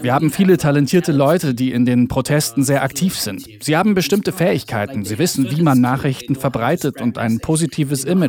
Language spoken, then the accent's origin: German; Hong Kong; Ich fühle mich wieder als Hongkonger. Ich habe das Gefühl, dass ich zurückgehen muss, um etwas zu meinem Heimatort beizutragen.